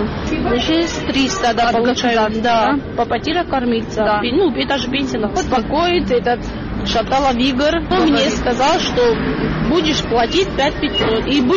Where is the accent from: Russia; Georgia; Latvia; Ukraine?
Georgia; South Ossetia; Мы сами тоже родом с Южной Осетии.